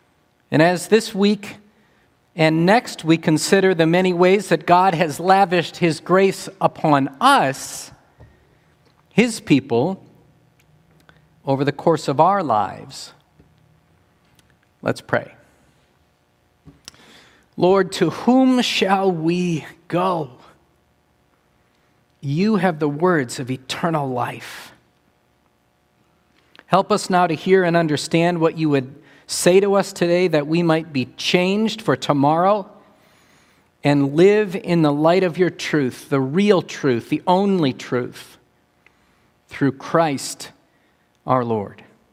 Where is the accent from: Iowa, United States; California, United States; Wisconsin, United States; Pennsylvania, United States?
Iowa, United States; We're all from Iowa. And you know, here in Iowa, you can have a written lease or even a handshake agreement.